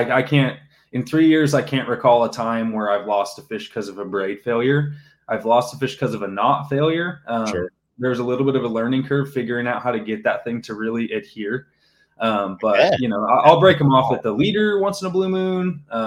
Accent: Oregon, United States; I'm coming from Southern Oregon. I don't have a tournament fishery or a home lake.

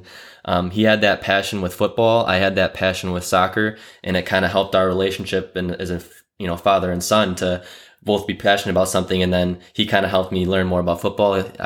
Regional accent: Wisconsin, United States; I'm born and raised in Wisconsin. Wisconsin boy, cheesehead.

